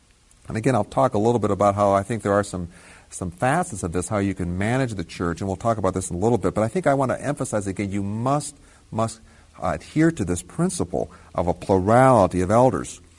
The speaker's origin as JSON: {"language": "English", "town": "Columbus", "region": "Ohio", "country": "United States", "tie": "born or raised there", "said": "the church that I grew up in here in Columbus"}